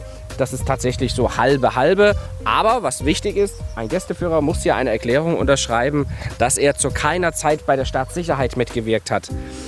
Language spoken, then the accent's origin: German; Weida, Thuringia, Germany; born there; ich selbst bin kein gebürtiger Rasdorfer, sondern wurde in einer kleinen Stadt namens Weida geboren. Das ist so die heutige Landesgrenze Thüringen-Sachsen ungefähr.